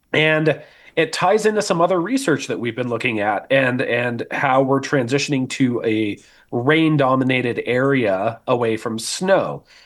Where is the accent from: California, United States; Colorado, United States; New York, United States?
Colorado, United States; I grew up in Colorado. It's normal out there, but very light, fluffy snow.